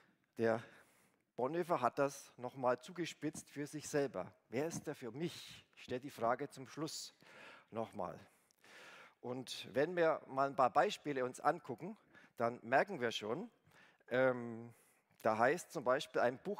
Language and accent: German; Bayreuth, Bavaria, Germany; Ich komme nämlich aus Bayreuth, Oberfranken